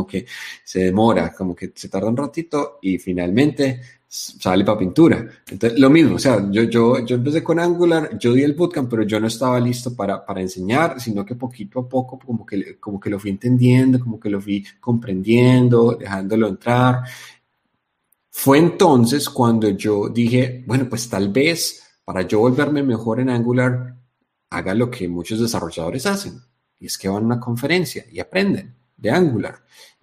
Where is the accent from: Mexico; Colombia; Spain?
Colombia; Y como buen colombiano, yo veo que estarán dando.